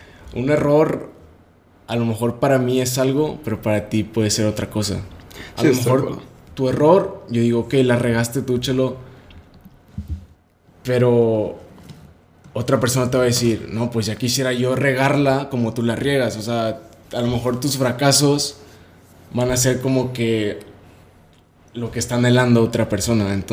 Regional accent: Mexico City, Mexico; accent: chilango; se me sale el acento ahí chilanguillo.

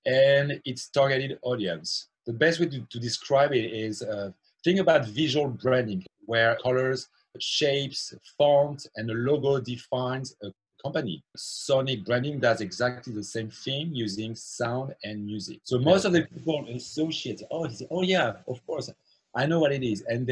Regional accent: Toulouse, Occitania, France; now in United States; As you can hear, I'm French. My hometown is Toulouse, southwest of France, where I grew up. I've been now in the US for 12, 13 years. I got my American citizenship 2 weeks ago.

